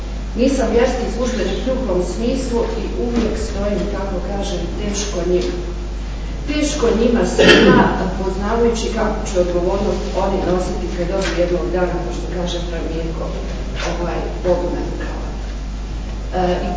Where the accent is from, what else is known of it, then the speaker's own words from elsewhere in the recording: Bosnia & Herzegovina; i kao Bosanka Hercegovka, i sve ostalo.